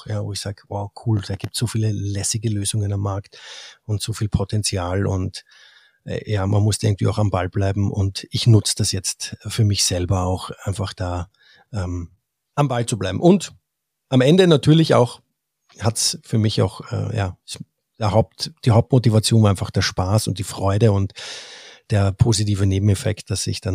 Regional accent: Vienna, Austria; born there; ich bin tatsächlich gebürtiger Wiener. Ich wurde in Wien geboren. Ich habe nur nie dort gelebt, immer nur außerhalb.

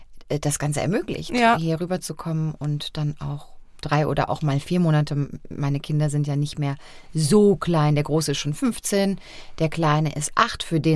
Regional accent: Germany; das ist meine Heimat, hier ist meine Familie, hier sind meine Freunde, hier bin ich groß geworden

